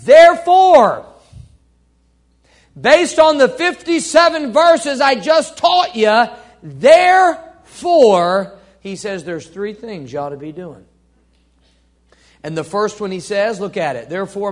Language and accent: English; Missouri, United States; You ever heard the expression, stubborn as a Missouri mule? I'm from Missouri.